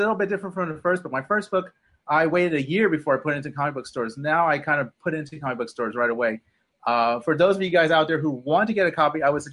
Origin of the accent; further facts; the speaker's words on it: Texas, United States; I'm from Texas.